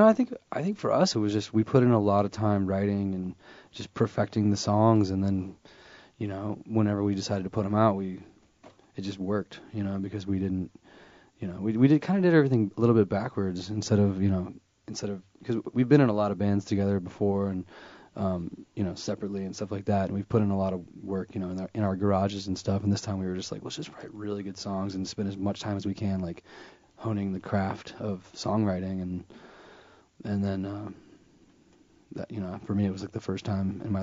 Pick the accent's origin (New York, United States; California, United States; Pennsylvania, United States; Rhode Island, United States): California, United States; Los Angeles; Los Angeles.